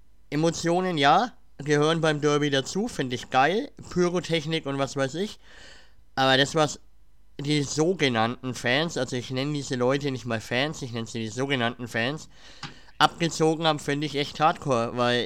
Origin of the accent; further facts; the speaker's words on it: Nuremberg, Bavaria, Germany; wir kommen aus Nürnberg, also auch gar nicht so weit weg von Schweinfurt